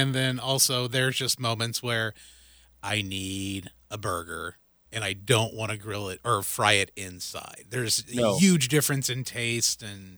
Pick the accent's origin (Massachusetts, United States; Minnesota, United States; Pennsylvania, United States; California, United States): Minnesota, United States; the fact that I'm a Minnesotan and I have been able to grill in January and February